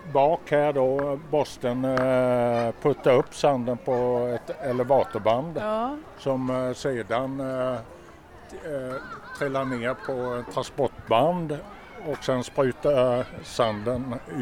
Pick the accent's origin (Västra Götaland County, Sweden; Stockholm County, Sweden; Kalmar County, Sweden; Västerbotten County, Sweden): Kalmar County, Sweden; Kalmar; accent: Småland; Jag kommer från Kalmar, ja.